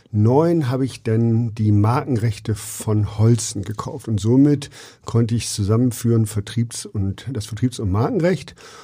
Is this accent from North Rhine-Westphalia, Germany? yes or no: no; Wildeshausen, Lower Saxony, Germany; born there; now in Hamburg, Germany; Wir kommen aus Wildeshausen, gebürtig. Genau. Dann ging es nach Rügen mit der Expansion. Und dann sind wir so fündig geworden in Hamburg und fühlen uns da auch sehr wohl.